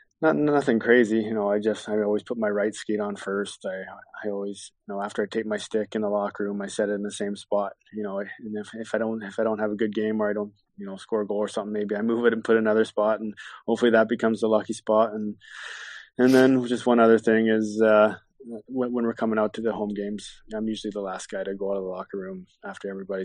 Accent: Alberta, Canada; I come from Alberta. I live in Red Deer. So I'm about an hour and a half from Edmonton, and I'm an hour and a half from Calgary.

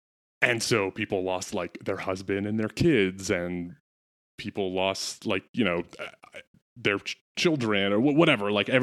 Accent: United States; as an American, the show feels very similar to like the cultural feeling after 9/11.

